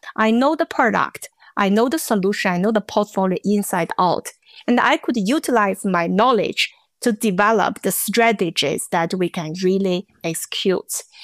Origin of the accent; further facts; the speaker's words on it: Beijing, China; I came from Beijing and working in the engineering environment in China where women were present.